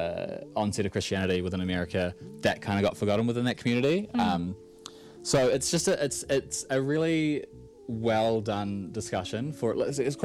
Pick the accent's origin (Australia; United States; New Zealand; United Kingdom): New Zealand; Auckland; I grew up in Auckland